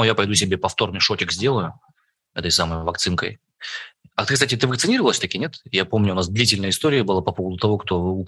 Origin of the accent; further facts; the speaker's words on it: Siberia, Russia; И то, что мы сибиряки, как мне кажется, ну, это очень хороший повод для эмоциональной привязки.